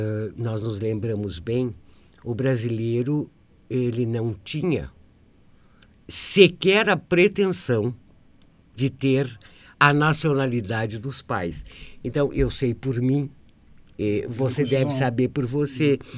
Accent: Brazil; Então, a garantia que nós, descendentes, tivemos foi que nós nascemos aqui, nós somos brasileiros.

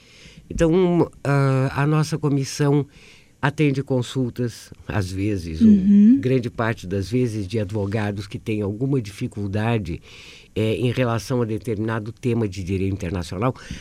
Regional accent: Brazil; Então, a garantia que nós, descendentes, tivemos foi que nós nascemos aqui, nós somos brasileiros.

